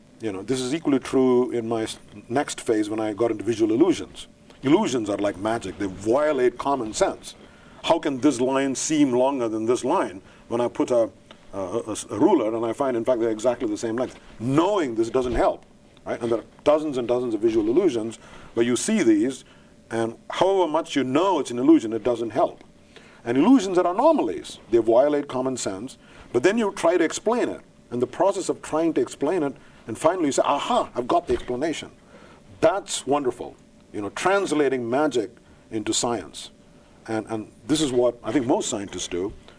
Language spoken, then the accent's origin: English; India; also born or lived in Thailand; I was born in India, but to some extent I was raised all over the world, especially in Thailand and Bangkok, because my father was a diplomat there. So I'd shuttle back and forth between Bangkok and Madras.